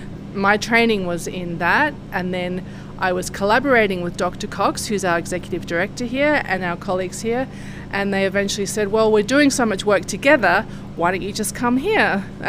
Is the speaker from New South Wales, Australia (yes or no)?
yes; Sydney, New South Wales, Australia; obviously I don't have a Jackson accent. I'm from Sydney, Australia.